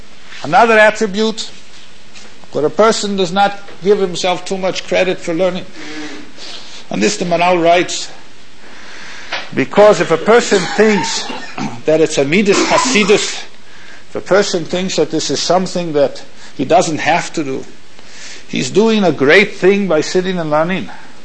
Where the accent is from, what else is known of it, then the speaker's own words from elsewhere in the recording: Minneapolis, Minnesota, United States; This is my hometown, Minneapolis.